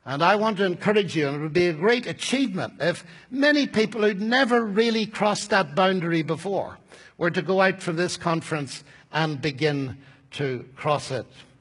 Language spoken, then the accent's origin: English; Ireland; Often, I get excited. I'm an Irishman, you see. So I have to watch my temperament.